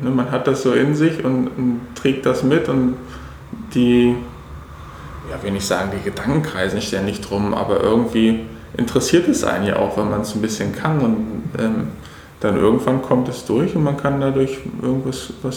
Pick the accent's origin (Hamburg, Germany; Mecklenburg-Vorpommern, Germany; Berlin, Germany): Mecklenburg-Vorpommern, Germany; Graal-Müritz; now in Rostock, Germany; ich bin 31 Jahre inzwischen, erschreckend. Bin ursprünglich aus Graal-Müritz, aber schon lange in Rostock, habe zwischenzeitlich in Stralsund studiert, Wirtschaftsingenieurwesen.